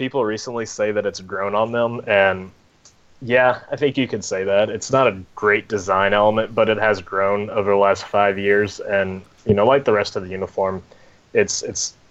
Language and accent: English; Auburn, Alabama, United States; I'm originally from Auburn, Alabama, just recently graduated from Auburn University